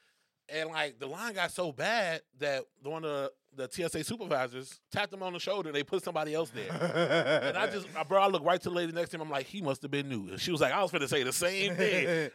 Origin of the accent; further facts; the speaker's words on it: Chicago, Illinois, United States; because I grew up here in Chicago, right? The Great Plains. Everything's flat. We really don't have a lot of hills.